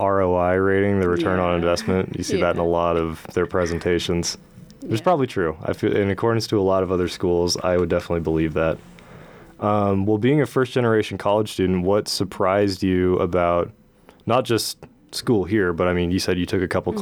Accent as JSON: {"language": "English", "town": "Portland", "region": "Oregon", "country": "United States", "said": "I'm from Portland. I went to the University of Portland in, like, my first year out of high school"}